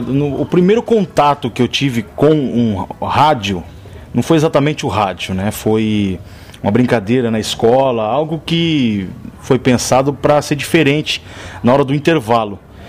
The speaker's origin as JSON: {"language": "Portuguese", "town": "Euclides da Cunha Paulista", "region": "São Paulo", "country": "Brazil", "tie": "born or raised there", "said": "quando eu era criança, em Euclides da Cunha Paulista, tinha lá meus 5, 6 anos de idade"}